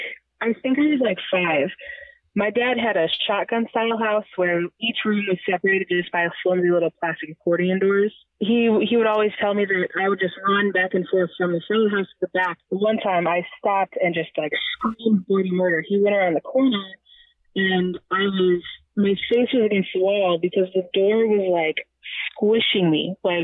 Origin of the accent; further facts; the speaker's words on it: Missouri, United States; Well, I'm just 26, born and raised in Missouri.